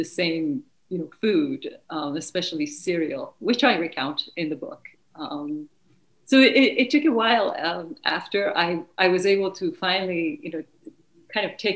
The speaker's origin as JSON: {"language": "English", "town": "Tehran", "region": "Tehran Province", "country": "Iran", "tie": "born or raised there", "moved": "as an adult", "said": "I grew up in Tehran until and graduated high school. And immediately after I graduated, through a series of very dramatic events, my mother and I were able to leave for Europe, where we were refugees for about a year"}